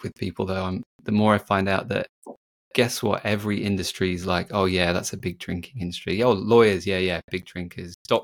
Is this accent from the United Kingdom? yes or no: yes; Bristol, South West England, United Kingdom; So I grew up in Bristol, which is in the southwest. Okay. And in the 90s, yeah.